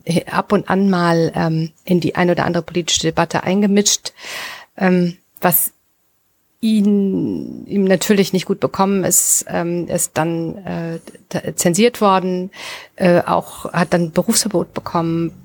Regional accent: Düsseldorf, North Rhine-Westphalia, Germany; Ich bin ja auch Düsseldorferin

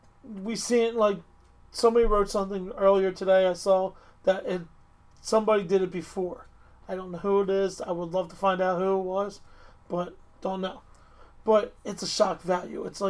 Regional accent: Ireland; Dude, I'm Irish.

